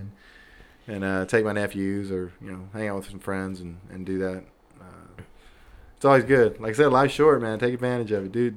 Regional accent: Houston, Texas, United States; I'm from Houston, man. I love me some Stros, some Rockets, some Texans.

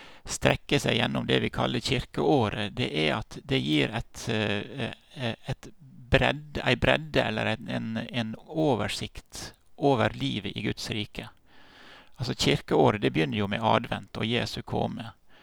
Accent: Ellingsøya, Møre og Romsdal, Norway; moved away as an adult; also born or lived in Oslo / Kristiansand; Jeg kommer jo fra Ellingsøya da, men jeg har jo bott vekk en god del år. Hatt ulike jobber, ikke minst studier i Oslo og Kristiansand, og jobber i Oslo, Hamar, Nord-Troms

